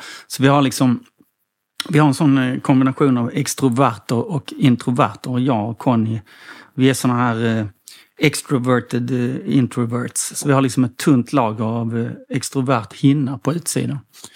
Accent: Helsingborg, Skåne, Sweden; Och jag är från Helsingborg. Det är allt jag kommer ihåg just nu.

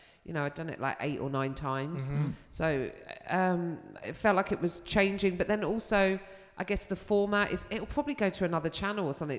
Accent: London, United Kingdom; accent: Cockney; Well, I am a cockney.

